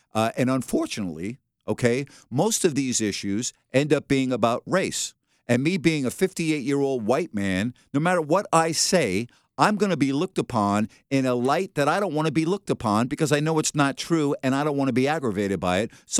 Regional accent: United States; OK, I'm an American and I am entitled to my opinion.

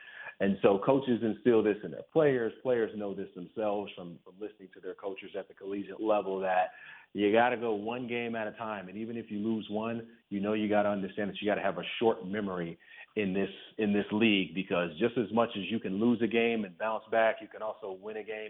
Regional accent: Georgia, United States; Growing up in Georgia, so I grew up in Georgia with like an urban background.

